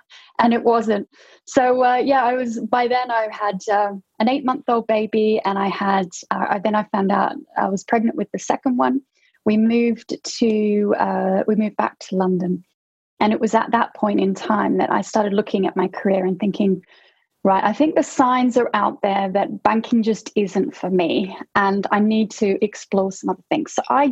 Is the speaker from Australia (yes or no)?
yes; Australia; now in United Kingdom; Well, I'm Australian, actually, and I moved over to the UK.